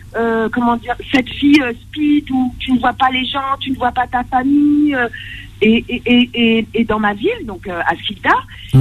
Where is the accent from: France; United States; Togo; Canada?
France; born there; also born or lived in Algeria; Donc moi, je suis née en France, mais j'ai vécu en Algérie